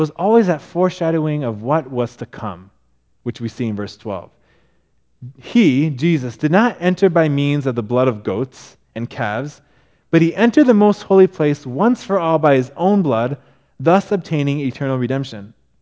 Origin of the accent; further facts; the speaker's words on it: Japan; because of growing up in Japan, I have an interest in world religions.